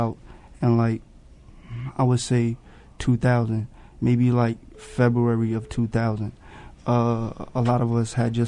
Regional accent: New York City, New York, United States; They wouldn't even accept me because of where I was coming from. I was coming from Harlem, so they was like, nah, we can't have you in here.

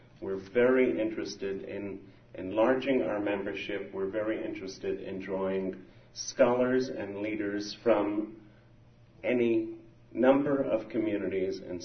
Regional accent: New York, United States; born there; I'm an American and an Israeli. I have both citizenships. I was born, as a matter of fact, in a place called New York. And the question I had about tonight was which accent I should give my talk

